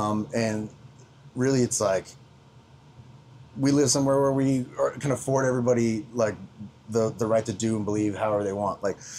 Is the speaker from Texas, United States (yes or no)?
yes; Texas, United States; also born or lived in Utah / Arizona; we moved when I was like 6 months old, but like moved to Arizona, dad went to Arizona State. Like, we moved around. I had five different elementary schools in five different states. Like, we bounced around, and then, I ended up in Texas in third grade